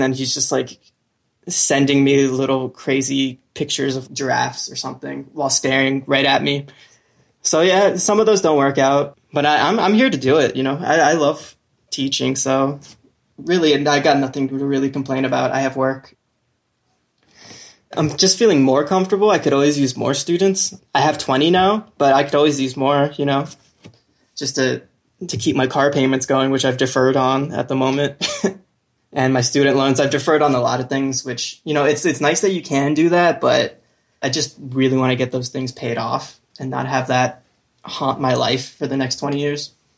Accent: Chicago, Illinois, United States; I'm a musician from Chicago.

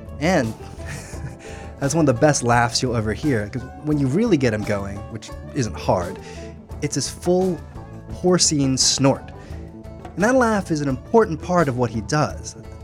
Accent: New Jersey, United States; So I was born and raised in New Jersey, the northern part of New Jersey, no less, but I'm proud to have been called an honorary Southerner.

